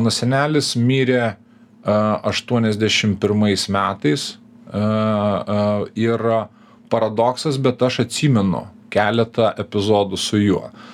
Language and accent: Lithuanian; Radviliškis, Šiauliai County, Lithuania; born there; O gimiau aš, tai esu gimęs 77 metais, Liepos 18 dieną, gimiau Radviliškį